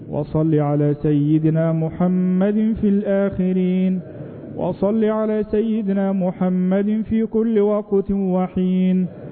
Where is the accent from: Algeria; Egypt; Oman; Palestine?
Egypt; اللهم اجعل بلدنا مصر أمنا أمانا، سلما سلاما، سخاء رخاء